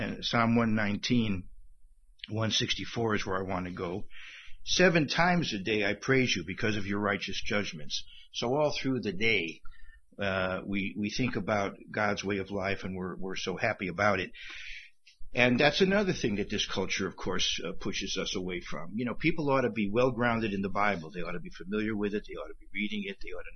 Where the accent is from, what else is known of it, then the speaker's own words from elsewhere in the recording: Bridgeport, Connecticut, United States; I come from Bridgeport, Connecticut, where P.T. Barnum was the patron saint, even though most people think of him as a huckster.